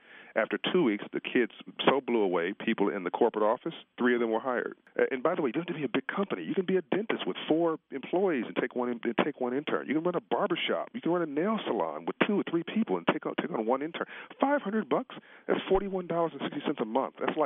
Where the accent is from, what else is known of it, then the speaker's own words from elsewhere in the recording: Compton, California, United States; When I was growing up in Compton, California, in South Central Los Angeles